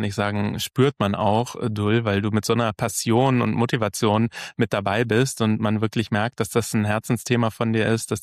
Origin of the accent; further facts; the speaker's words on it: Hamburg, Germany; wie man in Hamburg sagt, Butter bei die Fische. Wir sind ja beide Hamburger.